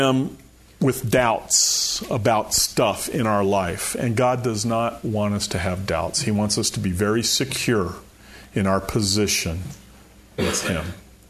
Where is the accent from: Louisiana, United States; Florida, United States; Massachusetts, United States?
Florida, United States; also born or lived in West Virginia; My family comes from West Virginia. I was born in West Virginia. But all my aunts and uncles and cousins, my grandparents were all in West Virginia. We lived in Florida. And so we come up every summer.